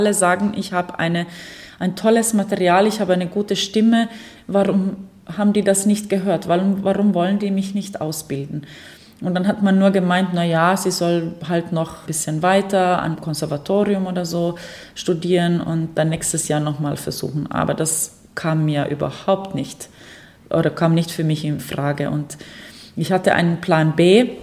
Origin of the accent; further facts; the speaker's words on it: Ostrobothnia, Finland; German is a second language; also born or lived in Vaasa; Ich komme wirklich aus dem Land, oder wie sagt man, aus einem Landleben. Also ich bin in einer Kleinstadt geboren, in Vasa.